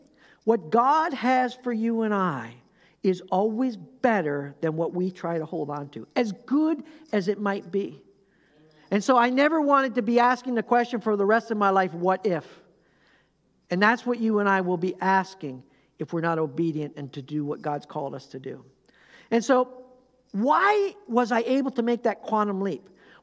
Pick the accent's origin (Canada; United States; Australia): Canada; moved away as an adult; Canadian background for that, all right? It's the Canadian's fault, all right? But the point is, you know, we moved from Canada down to here. It was about a 500-mile journey